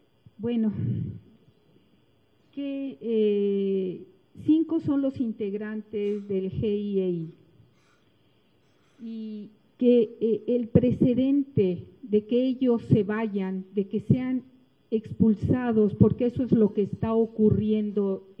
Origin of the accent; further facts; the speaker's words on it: Mexico; no podemos como mexicanos decir esto se acabó